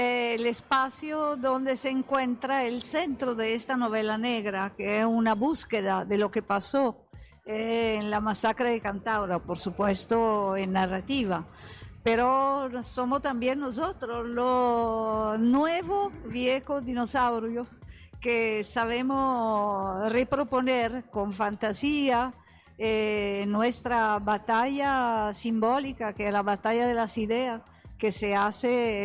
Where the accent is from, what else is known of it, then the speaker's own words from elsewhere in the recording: Italy; Spanish is a second language; en mi país, en Italia, por lo contrario, ha sido ocultada